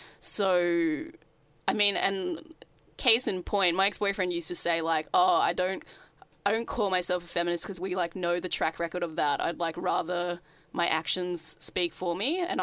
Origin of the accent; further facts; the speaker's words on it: Sydney, New South Wales, Australia; So I grew up in Sydney, in the suburbs. So my dad, when I was born, we lived in Cabramatta, which is like the Vietnamese capital of Sydney, until I was about four.